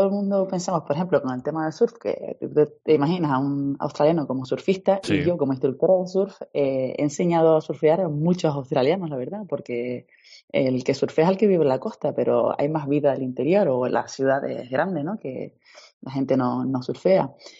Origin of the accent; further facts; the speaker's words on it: Spain; como nos lo tomamos nosotros en España